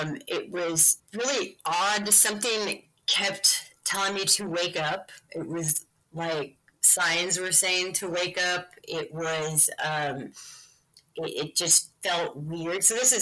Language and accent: English; Miami, Arizona, United States; born there; so I was born in Miami, Arizona, which was, if you're familiar with Travis Walton, it was an hour away from where all his experiences happened